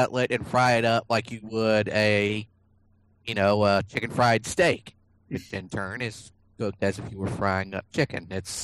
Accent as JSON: {"language": "English", "region": "Georgia", "country": "United States", "said": "They either come from my home state of Georgia, which is where the Luther burger is from"}